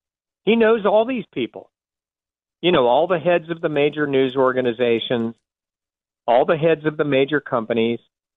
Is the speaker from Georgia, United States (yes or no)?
yes; Atlanta, Georgia, United States; down here in my hometown of Atlanta, Georgia